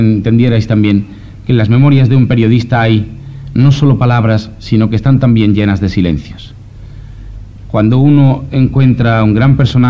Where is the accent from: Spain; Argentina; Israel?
Spain; Andalusia; Yo como andaluz enseguida tuteo a todo el mundo y yo.